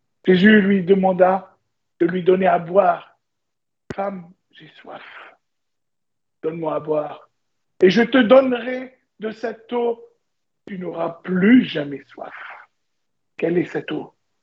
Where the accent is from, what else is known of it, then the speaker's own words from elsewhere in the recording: Lebanon; On dit chez moi au Liban, c'est la grande fête